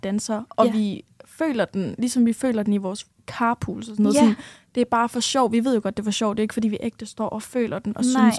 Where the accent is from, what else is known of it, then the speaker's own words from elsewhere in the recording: Jutland, Denmark; jeg ved ikke, om det også har lidt at gøre med, at vi er jyder